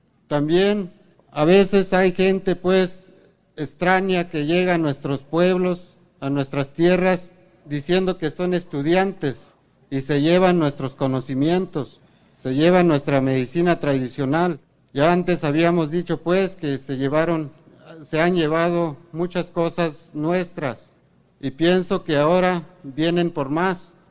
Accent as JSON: {"language": "Spanish", "country": "Mexico", "said": "Todos los que estamos aquí, los que somos de México, nos acordaremos de los acuerdos de San Andrés"}